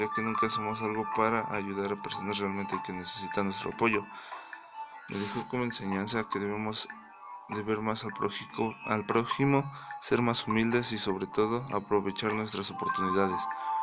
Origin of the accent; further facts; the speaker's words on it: Mexico; nosotros como mexicanos somos afortunados